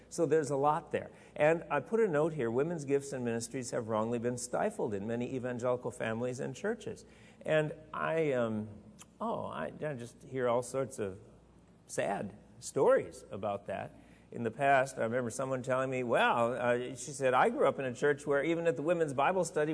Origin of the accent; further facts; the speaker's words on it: Wisconsin, United States; and I know in the church I was growing up in Wisconsin